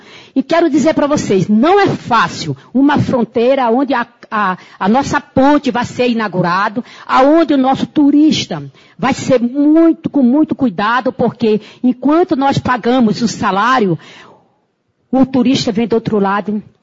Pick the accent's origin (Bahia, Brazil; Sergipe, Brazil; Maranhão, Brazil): Maranhão, Brazil; Pinheiro; moved away as an adult; now in Oiapoque, Brazil; 32 anos morando no Oiapoque. Sou maranhense, sou de Pinheiro.